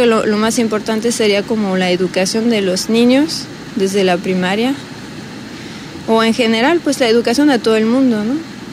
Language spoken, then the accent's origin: Spanish; France; Spanish is a second language; now in Mexico; Ah, yo soy de Francia.